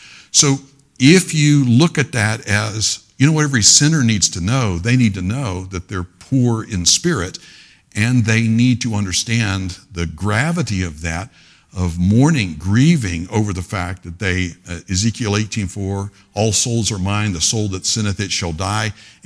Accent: Pensacola, Florida, United States; When they moved to Pensacola, I grew up in Pensacola.

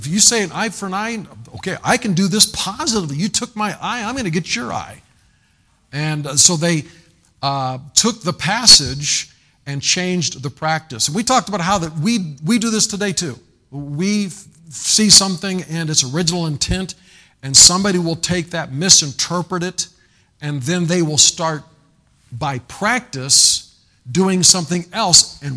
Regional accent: United States; this is not something that I am promoting as an American, but I'm doing this as a Christian, as a Christian American.

